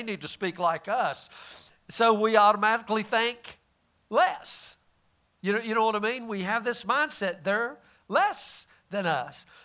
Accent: United States; thank God that you and I, we grew up in America here where Christianity is prevalent, or used to be anyway

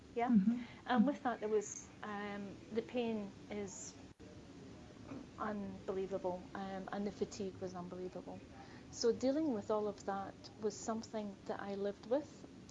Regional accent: Scotland, United Kingdom; I'm Scottish, so I do have a different accent.

